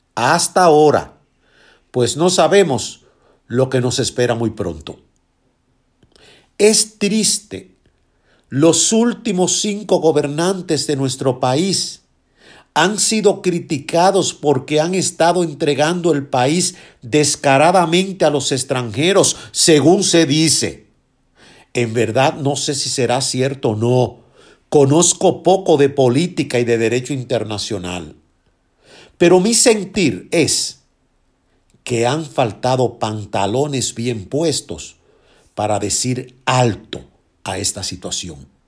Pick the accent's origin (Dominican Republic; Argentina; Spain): Dominican Republic; visitar a mi adorado país República Dominicana. Soy de los que piensa que es mi país uno de los mejores, como República Dominicana ninguno.